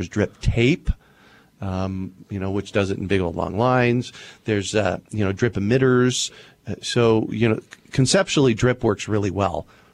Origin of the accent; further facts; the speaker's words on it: Phoenix, Arizona, United States; I grew up here in Phoenix on a flood irrigated property.